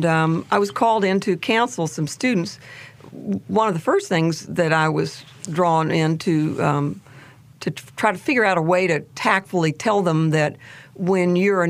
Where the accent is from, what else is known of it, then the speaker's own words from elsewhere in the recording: Chapel Hill, North Carolina, United States; But so I grew up in Chapel Hill.